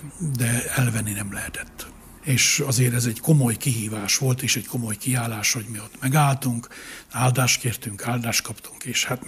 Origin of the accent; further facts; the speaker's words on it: Sajóálmos, Borsod-Abaúj-Zemplén, Hungary; born there; én a Sajó Álmosi gyülekezetbe születtem bele, én ott konfirmáltam.